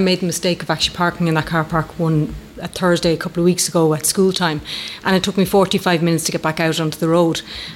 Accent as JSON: {"language": "English", "town": "Maynooth", "region": "Kildare", "country": "Ireland", "said": "I am an absolute blow-in. I'm only here about 4 years, and I came from Maynooth, which is a huge town which doesn't have a bypass, and it's completely gridlocked."}